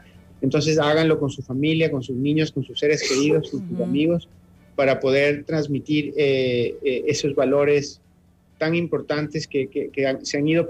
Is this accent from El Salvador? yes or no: no; Ecuador; Lo importante es sentirnos capaces de hacerlo como seres humanos, en este caso como ecuatorianos